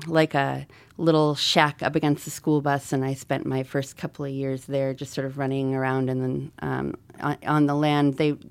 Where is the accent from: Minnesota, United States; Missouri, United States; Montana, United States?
Montana, United States; Missoula; also born or lived in Albuquerque; Yeah. I'm from Missoula. I wasn't born here. I was born in a school bus. My parents lived in the school bus. They were traveling the United States, and I was born in Albuquerque, New Mexico.